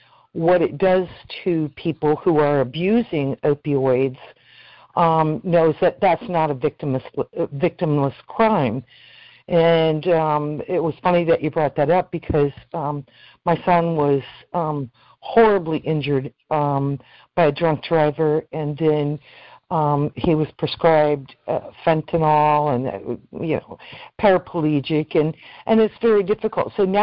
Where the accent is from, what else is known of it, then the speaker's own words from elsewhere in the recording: Duet, Florida, United States; I'm doing good. I'm from Duet, Florida. You ever heard of it?